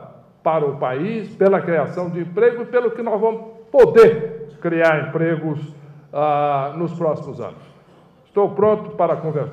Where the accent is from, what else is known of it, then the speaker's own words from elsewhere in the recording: Goiás, Brazil; born there; eu nasci em Goiás, né?